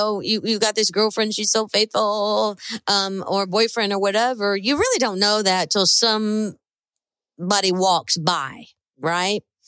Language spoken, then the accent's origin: English; Ohio, United States; I was born and raised in Ohio and, didn't speak Spanish for a while, right?